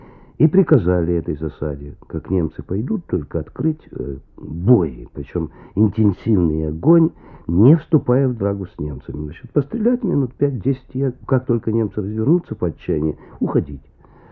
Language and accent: Russian; Tver Oblast, Russia; born there; now in Vyshny Volochyok, Russia; Родился я в Калининской области, в лесном районе. Отец крестьянин, но отходник, шорник. В 29-м году я переехал в Вышний Волочок